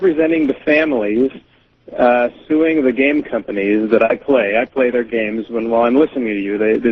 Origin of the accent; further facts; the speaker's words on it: Lincoln, Nebraska, United States; I'm from Lincoln, Nebraska.